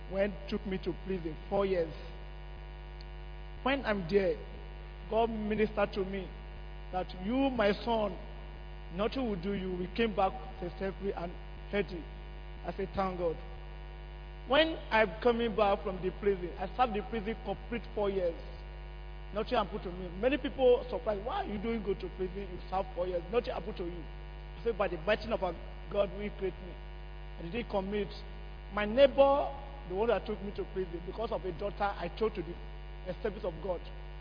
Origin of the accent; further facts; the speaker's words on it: Delta, Nigeria; I'm from Delta State.